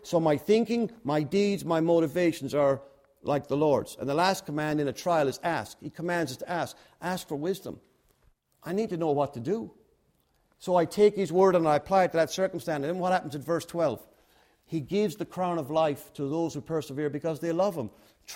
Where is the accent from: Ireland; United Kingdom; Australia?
Ireland; It's like fishing in my hometown in Ireland, largest river in Ireland, England, Scotland, and Wales.